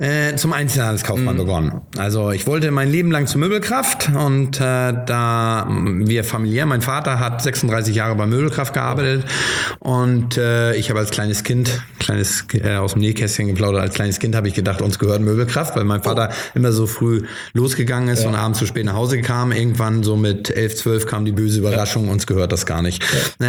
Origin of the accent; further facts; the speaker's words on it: Hamburg, Germany; ich bin als Hamburger